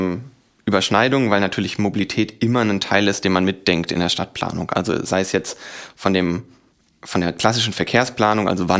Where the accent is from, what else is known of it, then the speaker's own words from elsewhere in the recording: Offenbach, Hesse, Germany; war in Offenbach, wo ich herkomme, auch aktiv so ein bisschen